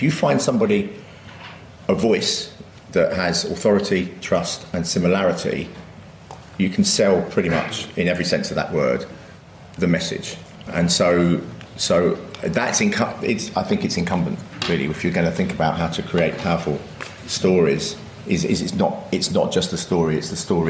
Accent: London, United Kingdom; my accent is not posh. I come from the East End of London, and I've kept most of my accent, although my friends still think I'm posh.

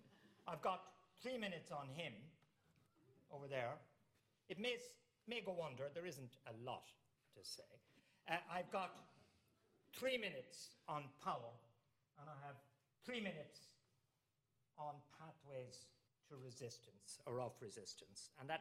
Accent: Ireland; I'm from Ireland, Irish people are being jailed for no reason

